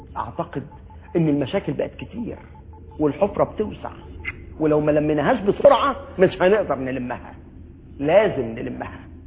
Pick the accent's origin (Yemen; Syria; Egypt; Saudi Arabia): Egypt; لاننا كمصريين بنحب بلدنا